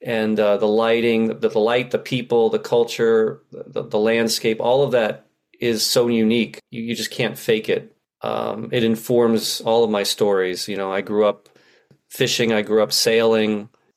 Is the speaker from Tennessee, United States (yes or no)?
no; Florida, United States; there was a little bit of a Huck Finn magic to growing up in South Florida for sure.